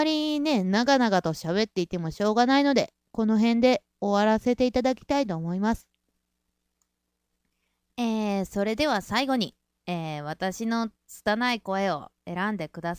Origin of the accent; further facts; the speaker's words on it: Kansai, Japan; 一応関西人なので、ボケでもツッコミでも、一人漫才でも、はい、何でも一応できるつもりではありますが